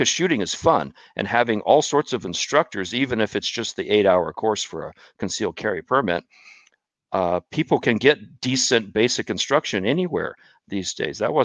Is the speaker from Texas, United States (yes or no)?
yes; Texas, United States; moved away; which I didn't know about, you know, growing up in Texas. I had to go to gun site in Arizona and learn what an open carry state was. And within 2 years, I moved out of Texas into an open carry state.